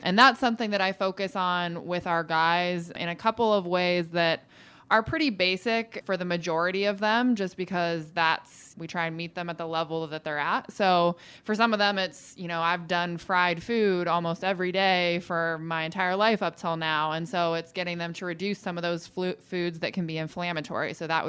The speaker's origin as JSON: {"language": "English", "town": "Dayton", "region": "Ohio", "country": "United States", "tie": "born or raised there", "said": "So I am from Ohio, grew up in Dayton."}